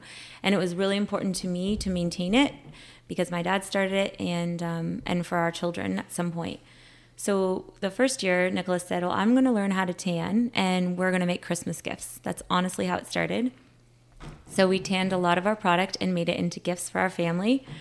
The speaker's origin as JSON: {"language": "English", "town": "Georgina Island", "region": "Ontario", "country": "Canada", "said": "So I'm from the Chippewas of Georgina Island."}